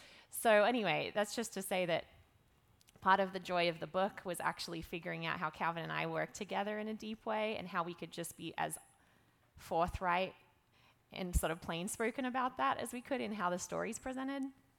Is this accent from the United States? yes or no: no; Australia; I'm very ashamed of that as an Australian, and feel a lot of responsibility as a colonizing country to respond to that great harm.